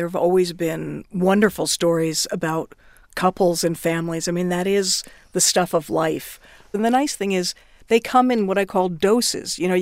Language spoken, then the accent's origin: English; Washington, District of Columbia, United States; I grew up in Washington, D.C., going to plays at Arena Stage all the time.